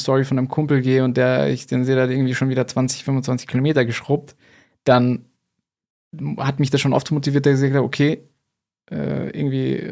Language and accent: German; Munich, Bavaria, Germany; now in Berlin, Germany; bin dann von Prag nach Berlin. Aber ich komme aus München, also bei München. Genau, da habe ich gewohnt. Den Großteil meines Lebens.